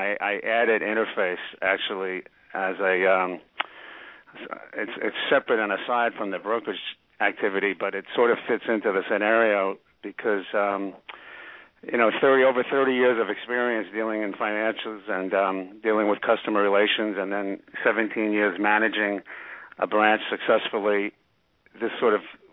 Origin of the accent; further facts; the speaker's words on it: New York, United States; also born or lived in Colorado; I was born and raised on Long Island, Brian, and then went to school, went to college out west and spent some time in Colorado before returning to New York in 1980.